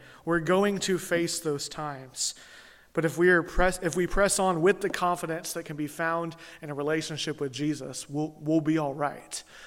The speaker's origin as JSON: {"language": "English", "region": "Louisiana", "country": "United States", "said": "You see, we are not just from Louisiana. We are not just Baptists. We are not just Americans."}